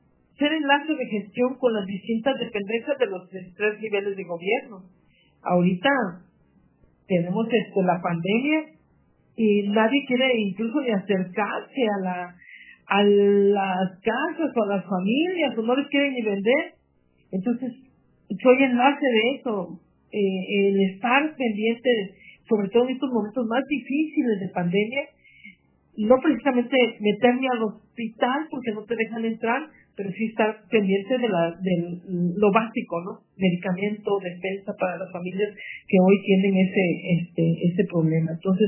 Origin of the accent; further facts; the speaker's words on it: Mexico; La empatía de que somos costeños afromexicanos, y ese trato y esa forma que nos distingue o que nos identificamos.